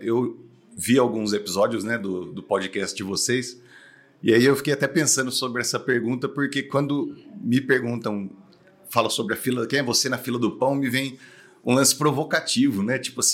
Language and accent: Portuguese; Porto Ferreira, São Paulo, Brazil; eu nasci e fui criado em Porto Ferreira.